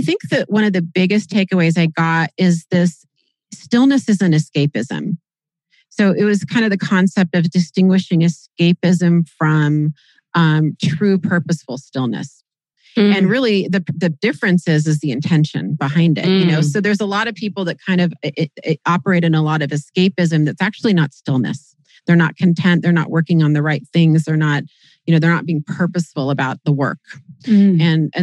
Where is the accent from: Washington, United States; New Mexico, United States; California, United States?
Washington, United States; Kirkland; The first COVID case hit the U.S., my hometown. Not just Seattle, Kirkland, my hometown.